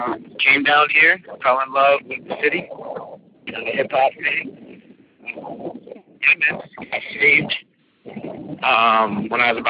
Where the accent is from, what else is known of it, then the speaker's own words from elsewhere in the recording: Syracuse, New York, United States; I grew up in Syracuse, New York, which is central New York